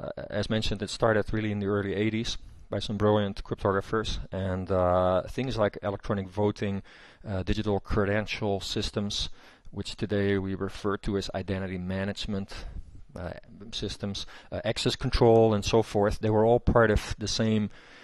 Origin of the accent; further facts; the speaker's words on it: Netherlands; English is a second language; I started in 1992 in the Netherlands, which is my home country